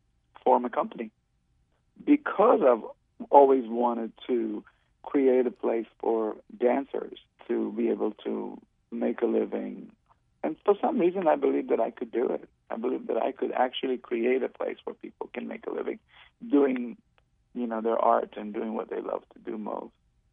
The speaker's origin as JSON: {"language": "English", "country": "Israel", "tie": "born or raised there", "said": "Well, I was born in Israel, and when I grew up in Israel, Israel was very, very small and, you know, almost undeveloped."}